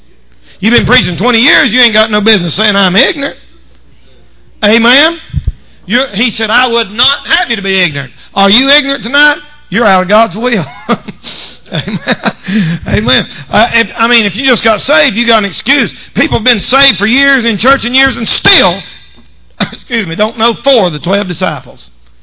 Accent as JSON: {"language": "English", "region": "the South", "country": "United States", "said": "I'm from the South and I'm a Southerner"}